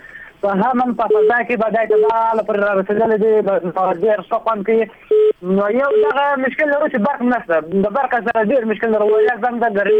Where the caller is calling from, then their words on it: Kandahar, Afghanistan; د کندهار دی